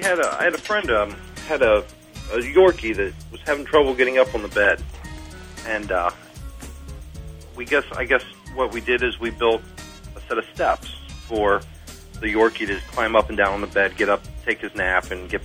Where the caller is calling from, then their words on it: Cincinnati, Ohio, United States; Cincinnati, Ohio.